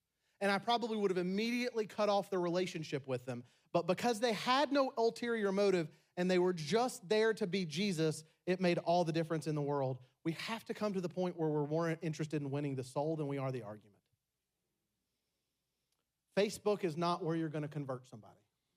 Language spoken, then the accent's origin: English; Tennessee, United States; I'm from Tennessee and this is the only way I know to say it